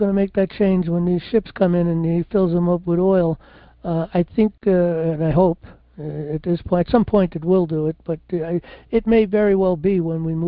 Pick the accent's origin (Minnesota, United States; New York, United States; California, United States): New York, United States; Bronx; But I grew up in the Bronx. If you've grown up in the Bronx or Brooklyn or Queens, it's a little different. Well, a lot different than Manhattan.